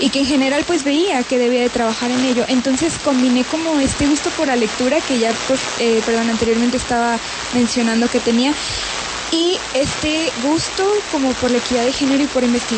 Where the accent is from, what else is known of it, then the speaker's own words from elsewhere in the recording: Mexico; yo soy mexicana y en México se podría decir que el acceder a un periódico como tal o a la lectura en general es algo que no se